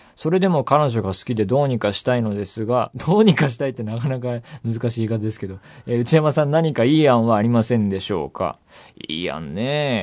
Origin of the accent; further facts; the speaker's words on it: Saitama, Japan; 私埼玉県出身なんですけど初めて行きまして